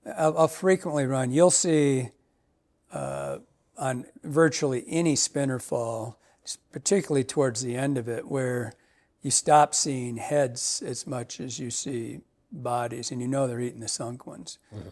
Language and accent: English; Michigan, United States; first 20 years of my life was steelhead, salmon, and technical drive stuff, all hatch stuff, because I grew up in Michigan